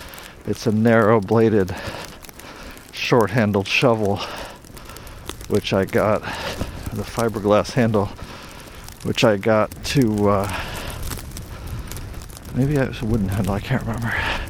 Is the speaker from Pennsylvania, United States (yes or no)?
yes; Harborcreek, Pennsylvania, United States; also born or lived in Erie, United States; Now, I grew up in the Erie, Pennsylvania, and Northeast Pennsylvania, and Harbor Creek, Pennsylvania, axis by the lake, and we got lake effect snow